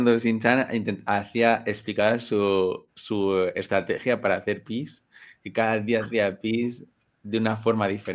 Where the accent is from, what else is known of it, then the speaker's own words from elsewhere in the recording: Catalonia, Spain; yo soy de Cataluña, en Cataluña fue como un bombazo